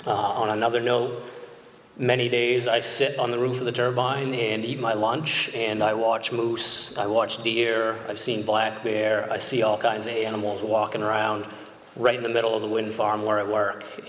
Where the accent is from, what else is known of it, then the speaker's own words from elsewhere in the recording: Bingham, Maine, United States; I was born and raised right here in Bingham.